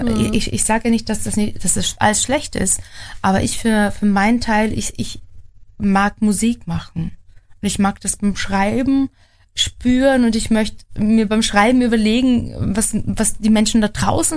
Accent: Austria; Bei uns in Österreich noch nicht.

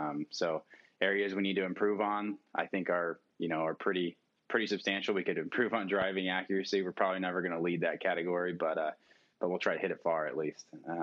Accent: Texas, United States; I grew up in the Texas area.

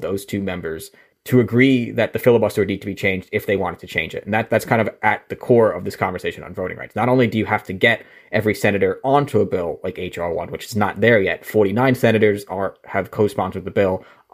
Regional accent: New York, United States; It swept up into my home state in New York.

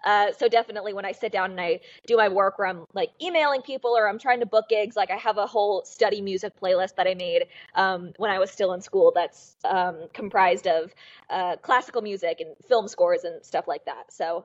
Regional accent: Seattle, Washington, United States; now in Nashville, United States; I'm a 21-year-old pop rock artist. I live in Nashville right now, but I'm from Seattle, Washington. I moved here about 2 weeks before the pandemic hit

